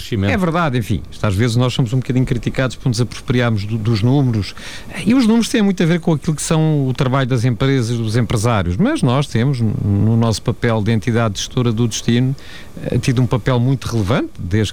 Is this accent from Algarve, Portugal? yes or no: yes; Algarve, Portugal; advém até da zona onde nasci, no Algarve, em que nós desde muito cedo convivemos com o turismo